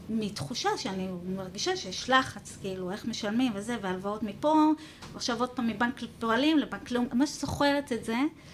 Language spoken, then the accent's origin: Hebrew; Even Yehuda, Central District, Israel; also born or lived in Petah Tikva, Israel / New York, United States; מאיפה אני? במקור אני נולדתי בפתח תקווה. לא נוהגת להגיד את זה.